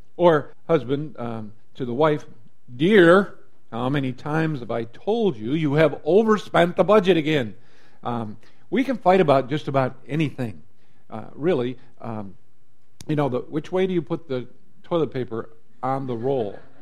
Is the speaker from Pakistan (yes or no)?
no; New York, United States; I grew up in Seneca County, New York, and one of the kind of the jokes in our community was a brother and a sister who lived together